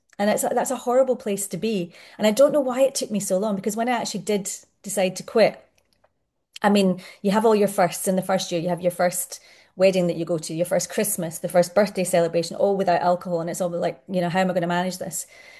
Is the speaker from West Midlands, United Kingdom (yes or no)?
no; Scotland, United Kingdom; I grew up in Scotland, and we know what the drinking culture is in Scotland.